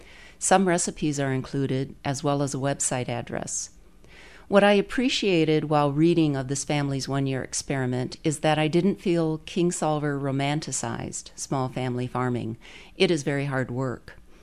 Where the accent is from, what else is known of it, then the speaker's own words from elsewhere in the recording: Muncie, Indiana, United States; from Muncie.